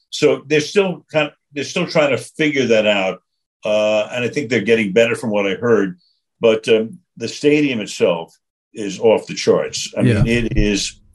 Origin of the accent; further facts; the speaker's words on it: Brooklyn, New York, United States; I grew up in Brooklyn. Are you kidding me? Come on.